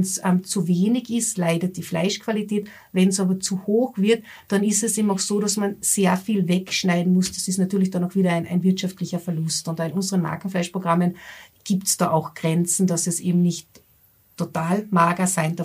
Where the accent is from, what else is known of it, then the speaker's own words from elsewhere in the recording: Austria; Bei uns in Österreich wird zum Beispiel gerne der weißblaue Belgier eingesetzt.